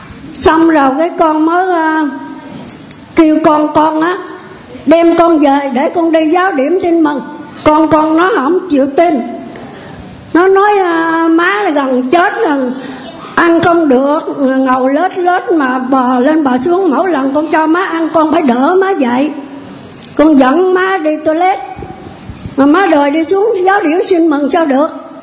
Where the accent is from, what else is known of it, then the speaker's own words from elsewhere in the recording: Phan Thiết, Bình Thuận, Vietnam; Con ở giáo xứ Phố Hải, tỉnh Bình Thuận. Giáo thuận Phan Thiết.